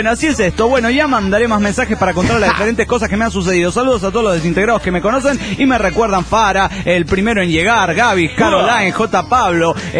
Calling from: Valencia, Carabobo, Venezuela; de Valencia, Venezuela.

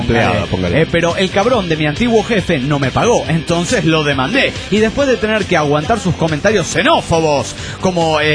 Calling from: Intendente Alvear, La Pampa, Argentina; de Intendente Alvear, Argentina.

